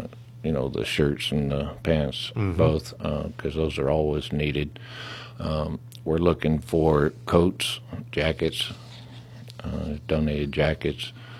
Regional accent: San Jose, California, United States; moved away as an adult; I'm actually from San Jose, California. And I moved out here after I retired and with my wife, which is from the area.

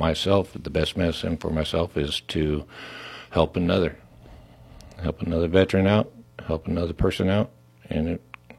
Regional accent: San Jose, California, United States; moved away as an adult; I'm actually from San Jose, California. And I moved out here after I retired and with my wife, which is from the area.

